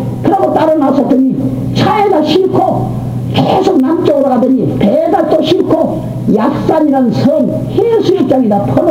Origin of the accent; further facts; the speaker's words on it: Seoul, South Korea; 나 영목동이 우리 집이고 동대문 구청이 내 호적이 있습니다. 나는 그럼 어디 사람이야? 서울 사람입니다. 서울에서 자랐으면서 지금까지 창경은 구경 지금까지 안 해봤어.